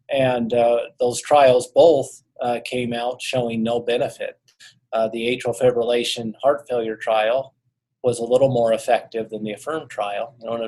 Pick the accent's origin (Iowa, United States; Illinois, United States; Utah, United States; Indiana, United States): Utah, United States; Logan; Sure. I'm from Utah originally, Logan, Utah.